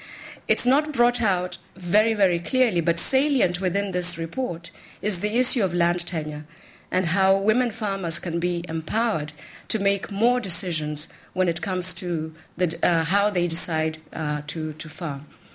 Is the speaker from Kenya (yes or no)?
yes; Nairobi, Kenya; the work being done by urban farmers in slums such as Kibera, which is in my hometown, and indeed it is being reported as one of the largest slums, if not the largest slums, in Africa.